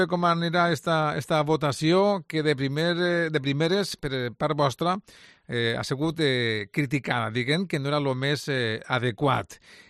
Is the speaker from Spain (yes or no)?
yes; Spain; yo, que como sabéis soy bilingüe, tengo como lengua materna el castellano y como paterna el valenciano